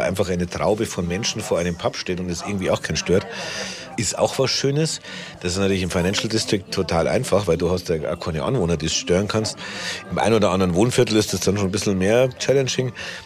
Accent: Munich, Bavaria, Germany; München ist meine Heimat. Also da habe ich mittlerweile mich festgelegt. London ist schön für den Urlaub, aber München ist meine Heimat. Und einen alten Baum verpflanzt man nicht.

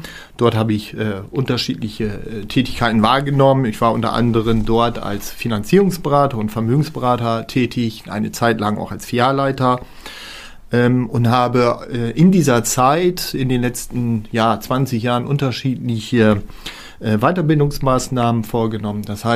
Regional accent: Saarland, Germany; moved away as an adult; also born or lived in Friesoythe; now in Oldenburg, Germany; Genau, also geboren bin ich in Friseute, ich bin aber aufgewachsen im Saarland. Ich bin gebürtiger Saarländer und dort habe ich bis zum Jahre 2011 gelebt und bin dann nach Oldenburg gezogen, habe hier ein Haus erworben und lebe seit 10 Jahren nun hier in der Stadt Oldenburg.

